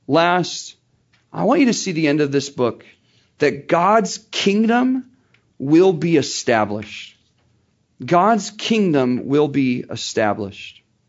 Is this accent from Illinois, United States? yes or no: no; Murrieta, California, United States; I love my hometown, grew up in a city called Murrieta. I like my hometown.